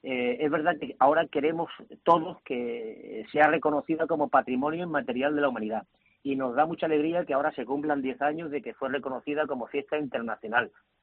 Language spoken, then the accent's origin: Spanish; Andalusia, Spain; Yo me siento muy andaluz, muy orgulloso de mi tierra, de su historia, de sus tradiciones.